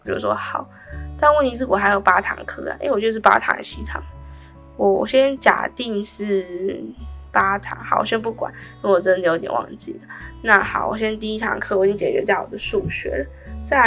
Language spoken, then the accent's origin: Chinese; Taiwan; 我讲出来的英文就是我在台湾学到的英文的，有差到这么多吗？我是超自我怀疑的，我想说我在台湾也成绩也没烂到那个地步，然后我在台湾也不至于到被人家说英文很差